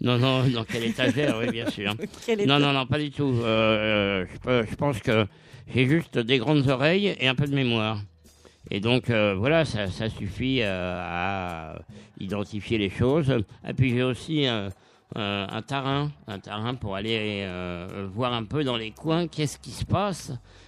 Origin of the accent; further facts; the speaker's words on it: Boulogne-Billancourt, Île-de-France, France; born there; Moi, je suis né à Boulogne-Billancourt.